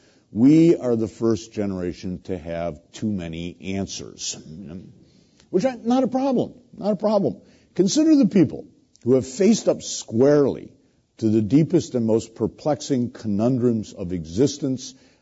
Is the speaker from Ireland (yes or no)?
no; Toledo, Ohio, United States; You know, I'm from Toledo, Ohio. You know, I'm middle-income family, the whole thing.